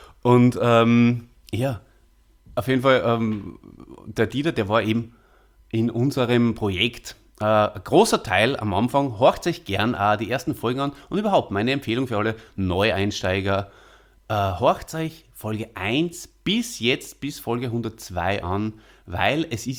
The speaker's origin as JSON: {"language": "German", "region": "Salzburg", "country": "Austria", "said": "Ein waschechter Stierwascher, wie wir Salzburger ja bezeichnet werden."}